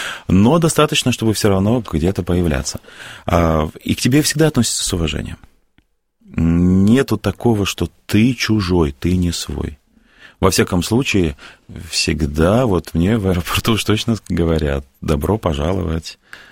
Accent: Russia; Все прекрасно понимают, что я приехал из России, и я не являюсь носителем туркменской культуры.

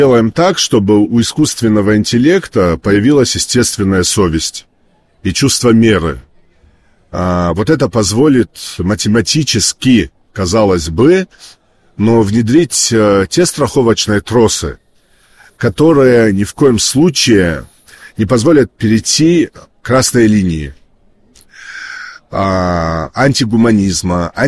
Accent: North Ossetia–Alania, Russia; В регионе, откуда я родом, из Алании

